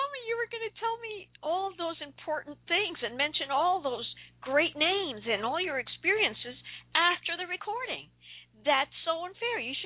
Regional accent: New York City, New York, United States; I worked there when I came from New York City

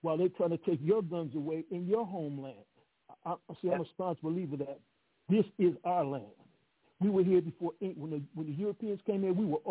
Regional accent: Illinois, United States; I came out of Illinois. Yes, ma'am. I was born in Illinois.

